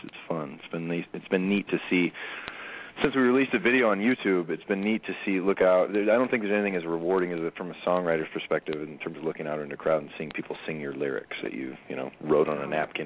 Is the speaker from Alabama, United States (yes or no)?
no; Illinois, United States; We really identify with the Midwest. I'm from Central Illinois. I was born and raised here